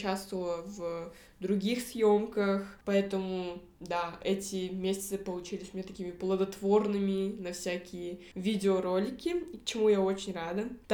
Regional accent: Almaty, Kazakhstan; вернулась в Алматы, и я поняла, насколько сильно я скучала по своему родному городу. И, конечно, звучу сейчас как типичная коренная алматинка в каком-то там поколении

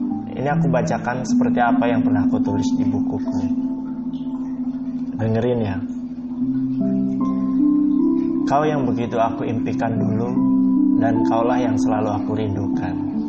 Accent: Tembilahan, Riau, Indonesia; born there; Aku lahir di Tembilahan, tepatnya di Indragiri Hilir. Aku lahir tahun 94 dan hidup di keluarga yang sederhana dan berkecukupan. Ya kalau dikategorikan, ya kelas ekonomi menengah ke bawah.

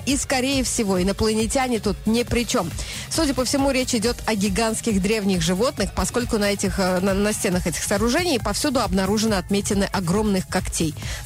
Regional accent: Tajikistan; Я не знаю туркменского, потому что я из Таджикистана.

